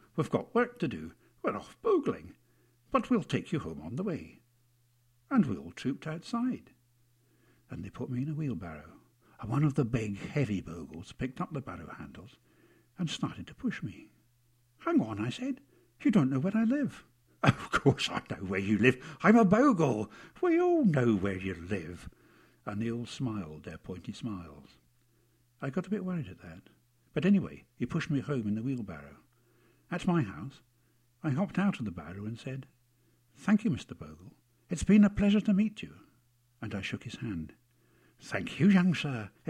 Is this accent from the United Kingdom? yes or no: yes; Teviotdhe, Scotland, United Kingdom; Teviotdhe, Argyll.